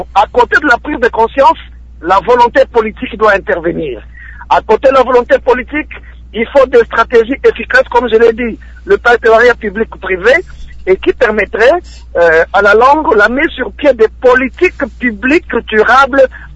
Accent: Goma, North Kivu, DR Congo; chez nous à Goma, on les appelle les Nyumbakumi

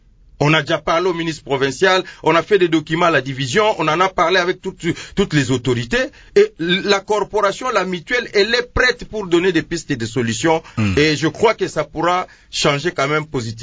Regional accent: Matete, Kinshasa, DR Congo; je suis de Matete. Je crois que c'est les quartiers Tomba, Maindombe, Kinzazi et Lokoro.

